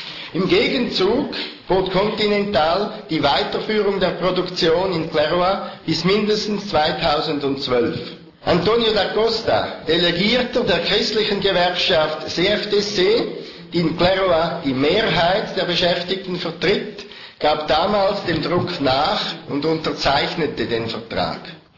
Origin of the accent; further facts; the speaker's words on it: Switzerland; ich komme aus der Schweiz